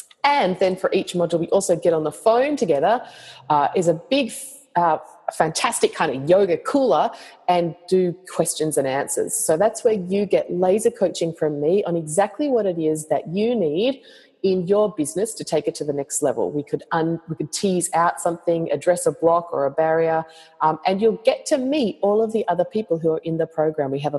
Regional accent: Australia; accent: Australian; Help translate my Australian accent.

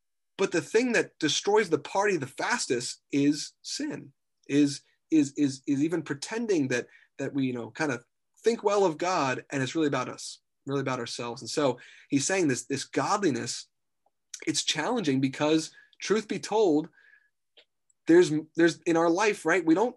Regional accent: Reading, Pennsylvania, United States; We grew up in Reading, Pennsylvania. It was in the city. You know, trash was, you know, kind of common thing to see, at least in our block.

